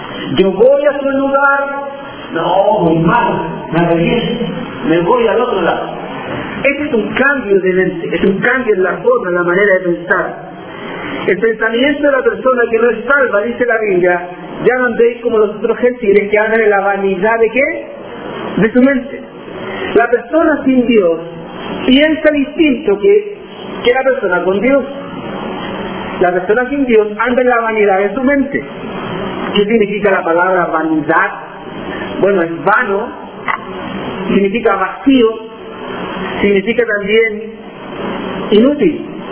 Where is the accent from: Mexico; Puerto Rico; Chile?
Chile; Yo soy un gentil, soy chileno